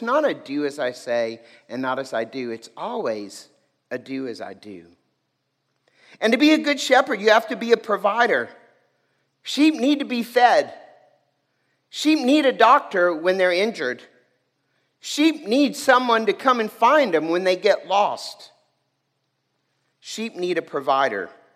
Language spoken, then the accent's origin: English; Junction, Texas, United States; Now, I grew up in Junction, Texas, so that's cattle country.